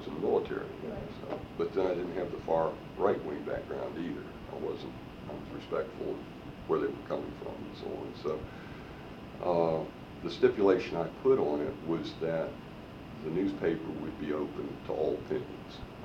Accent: Florida, United States; born there; Well, I was born in Florida in Pinellas County. Probably three or four people that year. There weren't too many people in the middle of Florida.

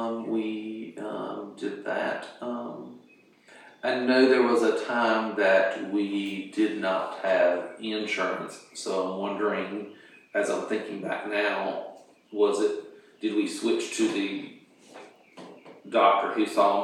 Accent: Wilson, North Carolina, United States; Where? Wilson, North Carolina.

